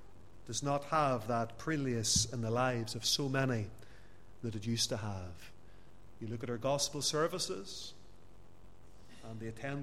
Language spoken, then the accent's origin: English; Lisburn, Northern Ireland, United Kingdom; My hometown of Lisburn's the same. Dozens of Presbyterian churches in the borough.